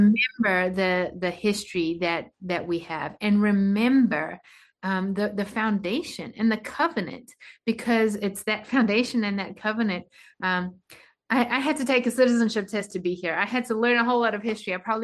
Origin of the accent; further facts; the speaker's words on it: South Africa; now in United States; I was born and raised in South Africa. I am a legal, naturalized citizen of this country.